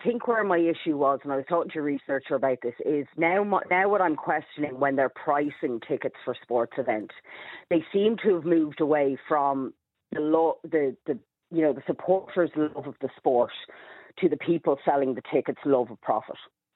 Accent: Dublin, Leinster, Ireland; okay, if we're from Dublin, and Croke Park is obviously in Dublin, you know, we'd have a certain amount of expense.

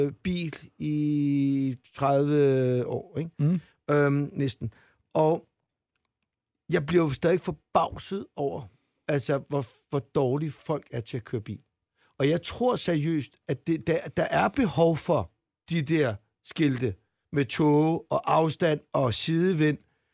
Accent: Zealand, Denmark; og jeg er fra Sjælland

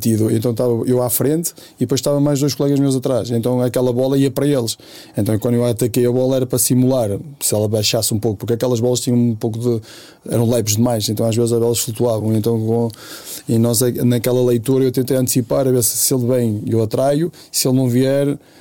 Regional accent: Valadares, Porto, Portugal; É um Brasil que está do outro lado, não é Valadares, que é a minha terra natal

